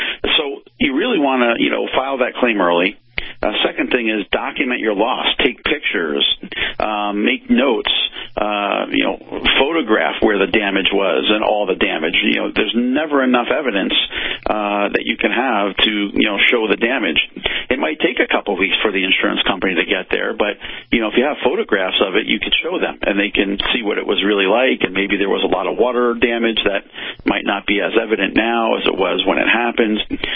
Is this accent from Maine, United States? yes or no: no; Westfield, New Jersey, United States; I did go through Hurricane Gloria when I grew up in New Jersey, you know, back in the 80s.